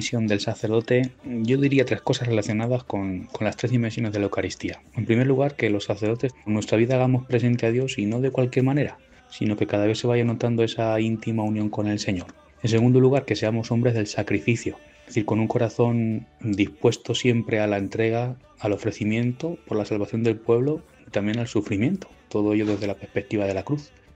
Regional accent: Campo de Criptana, Castilla-La Mancha, Spain; soy natural de Campo de Cristana y nací el 20 de agosto de 1990

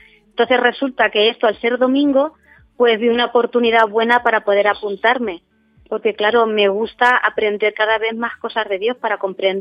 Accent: Miguelturra, Castilla-La Mancha, Spain; Lo que pasa es que yo, como soy de Miguel Turra

